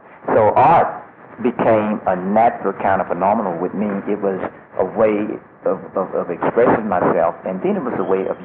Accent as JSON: {"language": "English", "region": "Mississippi", "country": "United States", "tie": "born or raised there", "said": "being a boy growing up in Mississippi, where my father, who was, I guess, an all-around kind of guy"}